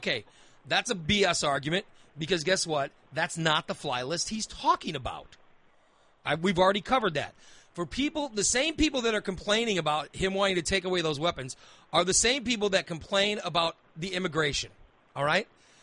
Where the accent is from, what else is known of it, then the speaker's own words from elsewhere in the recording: Illinois, United States; I grew up in Macoupin County. I was shooting guns when I was 11 years old.